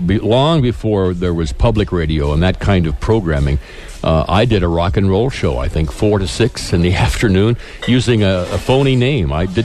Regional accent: Albuquerque, New Mexico, United States; Started actually in Albuquerque. I grew up in Albuquerque.

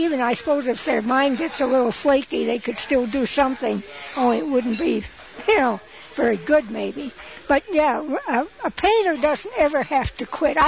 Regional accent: Midwest, United States; now in Santa Fe, United States; I'm still a Midwesterner at heart, I suppose. You never get away from that.

